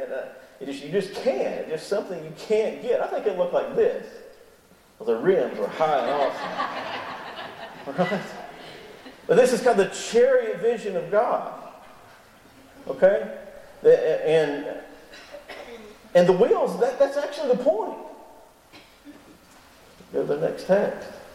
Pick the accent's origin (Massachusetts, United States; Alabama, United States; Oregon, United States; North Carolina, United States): Oregon, United States; Troutdale; You think, I'm from Troutdale, and people think that's remote.